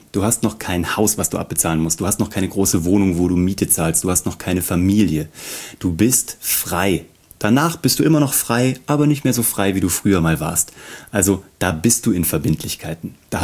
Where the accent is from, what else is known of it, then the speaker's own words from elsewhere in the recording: Kassel, Hesse, Germany; ich komme aus Kassel.